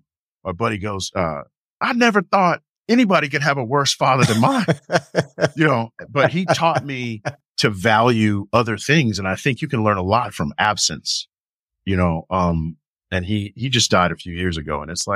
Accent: California, United States; Oh, 90. I'm from California. 20. No, we don't see that.

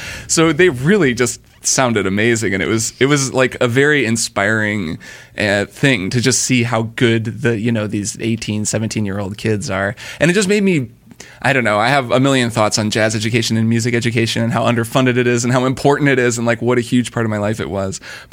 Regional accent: Bloomington, Indiana, United States; I went back to my hometown of Bloomington, Indiana to play in an alumni jazz band from my old high school.

